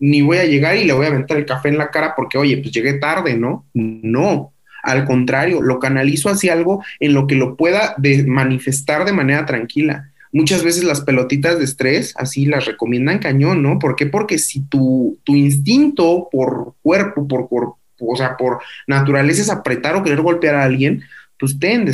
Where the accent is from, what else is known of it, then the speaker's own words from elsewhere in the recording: Mexico; como buenos mexicanos, realmente la ira es la pérdida del control